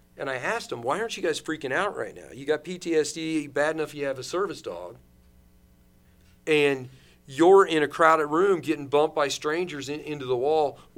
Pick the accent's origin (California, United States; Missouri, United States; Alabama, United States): Missouri, United States; because we're from Missouri. It's the show me state.